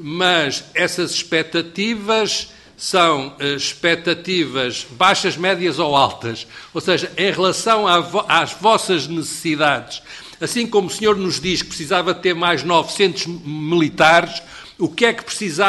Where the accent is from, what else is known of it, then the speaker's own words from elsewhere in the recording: Azores, Portugal; porque nasci lá e vivo lá, mas não é isso que interessa aqui. Eu aqui gostava de não ser identificado como açoriano